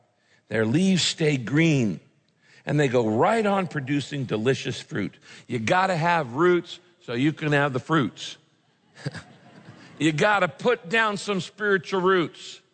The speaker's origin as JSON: {"language": "English", "town": "Redwood Valley", "region": "California", "country": "United States", "tie": "born or raised there", "said": "I grew up in the Redwoods in Northern California. I grew up in a little town called Redwood Valley, not Redwood City, Redwood Valley, way up in the northern part of the state."}